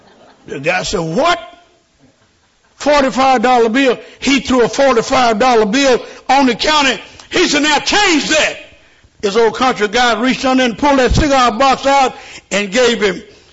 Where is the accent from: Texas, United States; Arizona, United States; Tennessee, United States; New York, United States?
Tennessee, United States; Memphis; Man, I'm from Memphis, and I flew up here.